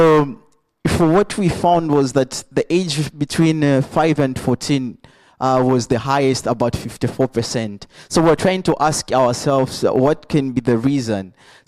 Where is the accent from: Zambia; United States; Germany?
Zambia; I'm from Zambia.